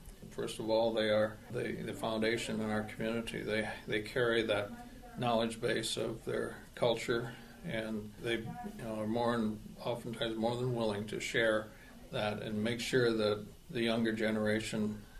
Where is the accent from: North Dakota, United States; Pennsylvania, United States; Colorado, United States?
North Dakota, United States; now in Nome, United States; I was born and raised in North Dakota, and I grew up on a farm in south central North Dakota.